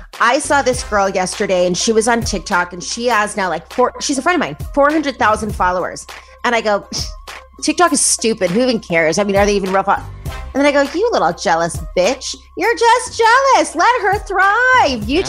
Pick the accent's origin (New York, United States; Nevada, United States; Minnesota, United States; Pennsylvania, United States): Nevada, United States; Las Vegas; I'm from Vegas, and they were just iconic.